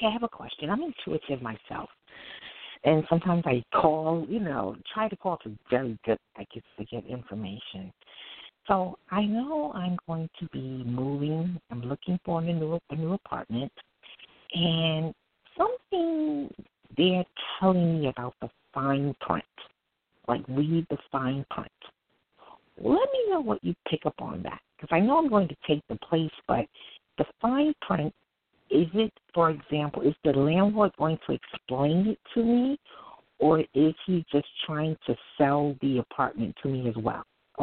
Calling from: Brooklyn, New York, United States; I'm calling from Brooklyn.

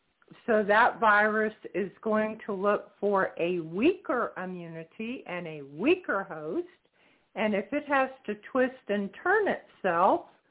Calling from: Florida, United States; I'm calling from Florida.

